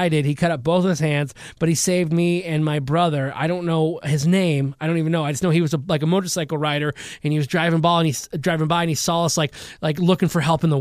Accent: Michigan, United States; moved away as an adult; now in Evansville, United States; and I'm originally from Michigan, and I was living and working in Evansville, Indiana.

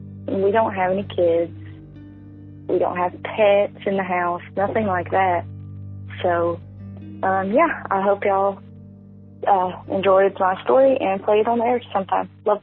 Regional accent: Alabama, United States; I'm from Alabama.

